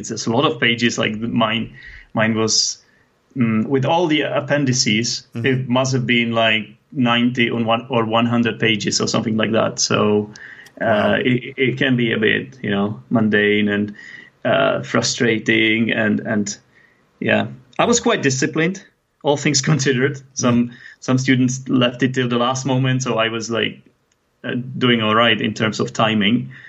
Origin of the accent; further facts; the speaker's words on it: Czechia; first language Czech; English is a second language; we were just talking about English in Czech, which is my native language